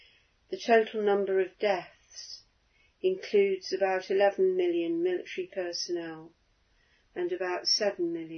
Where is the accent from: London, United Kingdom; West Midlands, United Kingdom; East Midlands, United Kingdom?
East Midlands, United Kingdom; Northampton; My hometown of Northampton has two war memorials